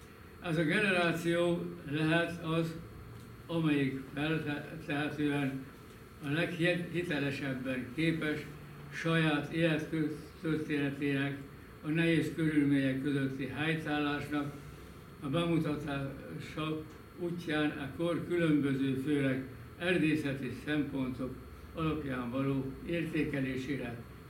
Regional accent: Vas, Hungary; born there; elérkeztem a 88. életévemhöz. 1929. júliusában születtem a Vas megyei Bejzelt Jánoson. Ez a Vas megyei Bejzelt János, ez Sárvártól mintegy 15 kilométerre

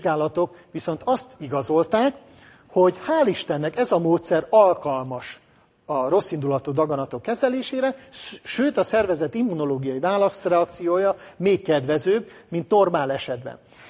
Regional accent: Szeged, Csongrád-Csanád, Hungary; Én, mint szegedi, és azt hiszem minden szegedi büszke arra

